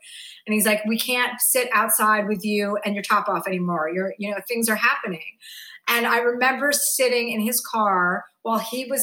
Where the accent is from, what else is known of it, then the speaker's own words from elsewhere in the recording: New Jersey, United States; Like I grew up in New Jersey. There'd be winter storms and I always had my windows open and my fans on.